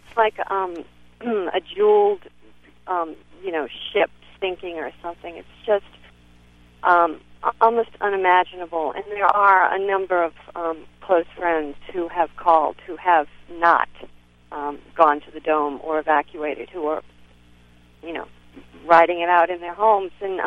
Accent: New Orleans, Louisiana, United States; now in Concord, United States; I grew up in New Orleans, and I'm one of nine kids, and I have a family business right on the Mississippi. In New Orleans proper.

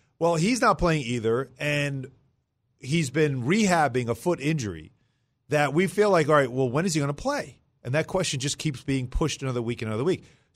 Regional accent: New York City, New York, United States; Growing up in Spanish Harlem.

